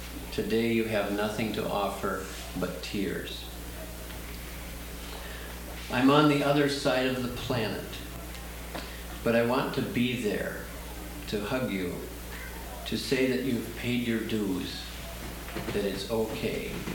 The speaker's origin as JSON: {"language": "English", "town": "Northfield", "region": "Minnesota", "country": "United States", "said": "from Northfield, Minnesota."}